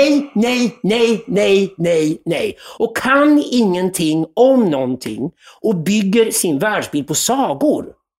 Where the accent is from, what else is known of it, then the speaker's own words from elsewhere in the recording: Zinkgruvan, Örebro County, Sweden; Nu är det så här att jag är uppvuxen i Vättern. I norra änden av Vättern finns det en ort som heter Zinkgruvan.